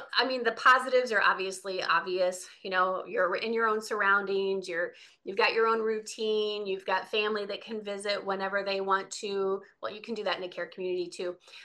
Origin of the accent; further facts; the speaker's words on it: Midwest, United States; I'm from the Midwest, yep.